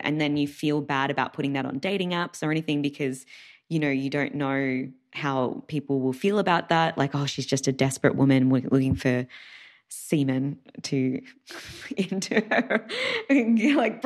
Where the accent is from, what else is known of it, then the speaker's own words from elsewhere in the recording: Australia; So a friend of mine from my hometown back in Australia